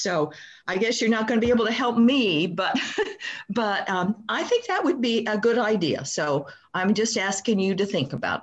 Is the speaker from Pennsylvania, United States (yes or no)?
no; Edmonds, Washington, United States; from Edmonds.